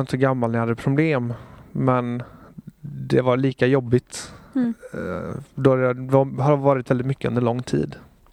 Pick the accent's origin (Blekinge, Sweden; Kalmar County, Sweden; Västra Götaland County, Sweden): Västra Götaland County, Sweden; Alingsås; Jag är uppvuxen i Alingsås kommun. Jag är 27 år gammal.